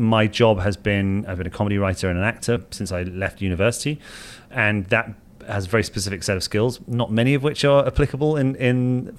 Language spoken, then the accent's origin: English; Bootle, North West England, United Kingdom; accent: Bootle; As you can hear from my thick Bootle accent, I'm nowhere near Liverpool.